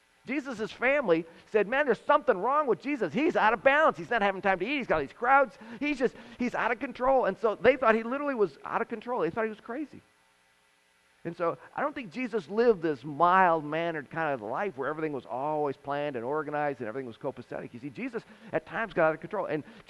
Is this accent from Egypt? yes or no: no; Florida, United States; Anyways, I'm from Florida.